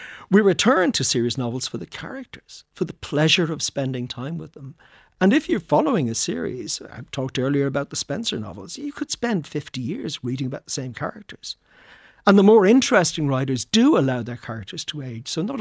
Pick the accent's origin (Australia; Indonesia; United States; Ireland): Ireland; And I think being Irish, we've always had an Irish artists have always been fascinated